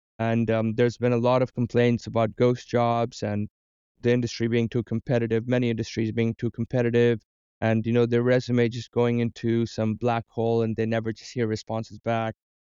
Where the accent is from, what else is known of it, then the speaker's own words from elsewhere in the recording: Dubai, United Arab Emirates; moved away as an adult; for an international student like me, I was born and raised in Dubai. I went abroad from education.